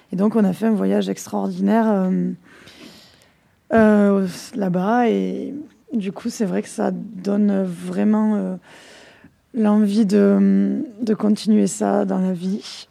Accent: France; nous, on croit toujours que tout le monde doit être comme nous, parce qu'on est français.

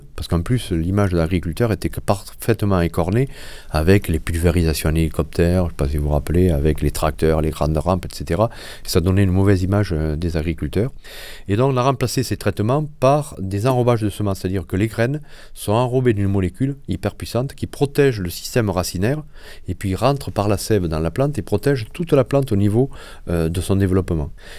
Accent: Occitanie, France; Moi, je suis des Cévennes

